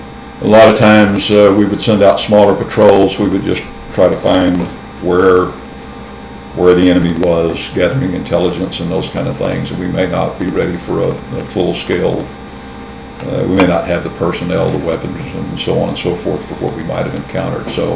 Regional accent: United States; because I thought, as an American, I had a duty to do my part.

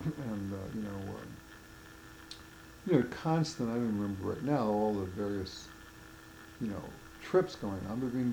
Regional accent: New York City, New York, United States; I grew up in New York City, and I never met a farm boy.

